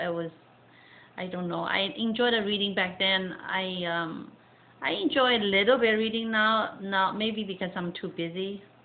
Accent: California, United States; They find out we're from California, you know, your dad is white, they still treat him very differently.

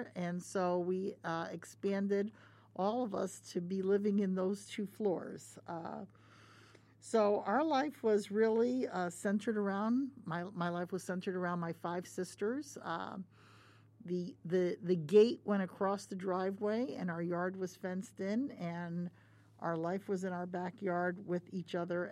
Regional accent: West Haven, Connecticut, United States; So I was, actually, we were both born in Yale New Haven Hospital. I grew up in West Haven, Connecticut.

